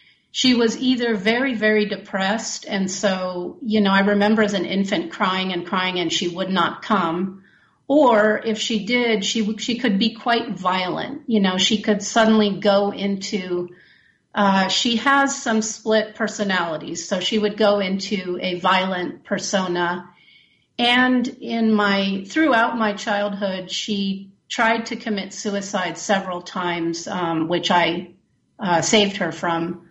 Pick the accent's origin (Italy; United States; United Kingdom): Italy; also born or lived in Chile / Lesotho / Dominican Republic / Argentina; I grew up in Chile, in Lesotho, which is in Africa, in the Dominican Republic, Argentina, and my high school years in Italy. So I grew up trilingual, and the lifestyle was wealthy.